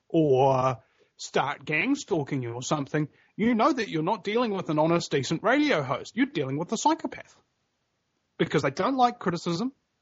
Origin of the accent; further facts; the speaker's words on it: New Zealand; now in United States; I mean, number one, I'm from New Zealand. Name me another talk radio show host from New Zealand who's talking about this kind of stuff, you know, in America.